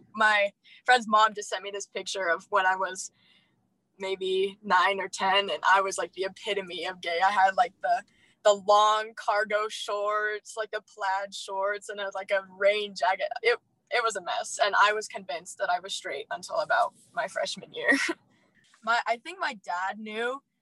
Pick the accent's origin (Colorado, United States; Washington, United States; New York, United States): Colorado, United States; Carbondale; also born or lived in Glenwood Springs; I'm 17 years old, and I go to Roaring Fork High School. I was born in Glenwood, and I've lived in Carbondale my whole life.